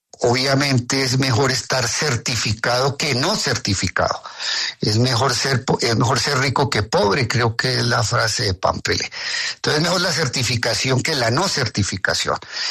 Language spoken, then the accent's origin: Spanish; Colombia; porque es un deber que tenemos nosotros como colombianos